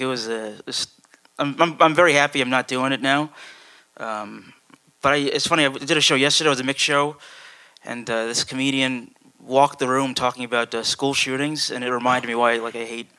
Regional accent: Bethlehem, Pennsylvania, United States; also born or lived in Brooklyn; I was born in Brooklyn. My mom anticipated me being bullied, so she kind of got me to a quieter place. In Pennsylvania, you know what I mean?

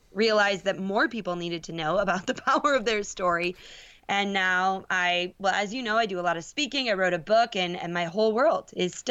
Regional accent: Minnesota, United States; I grew up in Minnesota. I don't live there anymore.

